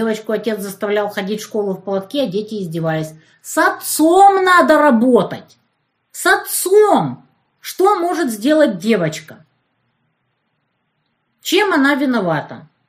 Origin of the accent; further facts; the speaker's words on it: Turkmenistan; now in Russia; переехали в РФ в 2005-м из Туркменистана. Тыкали, кричали, понаехали. Вас никто не звал, местное население. В детстве в Туркмении кидали камнями, обзывали.